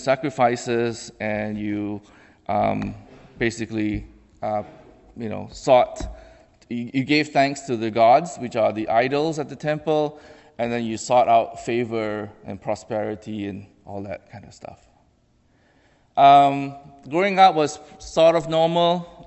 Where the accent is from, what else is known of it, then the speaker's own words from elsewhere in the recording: Kuala Lumpur, Federal Territory of Kuala Lumpur, Malaysia; English is a second language; moved away as an adult; now in Canada; So I was originally born and raised in Kuala Lumpur, Malaysia. I lived there till I was 18. And I came to Canada to attend Trinity Western University